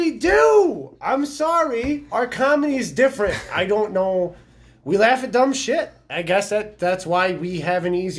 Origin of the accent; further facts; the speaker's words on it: North Branch, United States; Hey, listen. I grew up in North Branch and I love this restaurant.